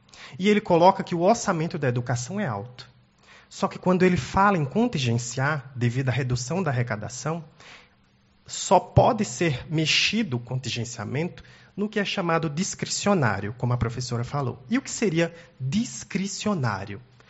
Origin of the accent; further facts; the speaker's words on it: Juazeiro do Norte, Ceará, Brazil; eu sou de Juazeiro do Norte, no Ceará, e eu vim para cá por causa da Unipampa.